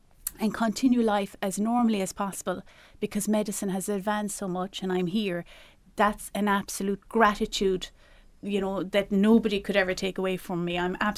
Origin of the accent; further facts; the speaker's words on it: Ireland; And as Irish people, as in our culture, we're very generous. We're a very hospitable race of people.